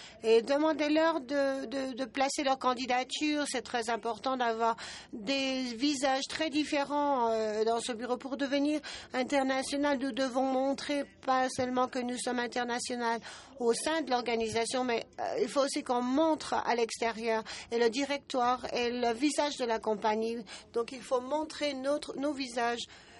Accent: Brazil; Je suis donc du Brésil. Le Brésil est donc un pays en voie de développement

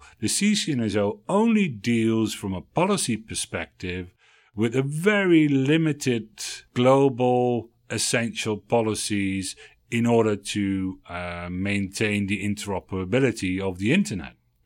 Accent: Netherlands; in Germany or in the country where I'm from the Netherlands

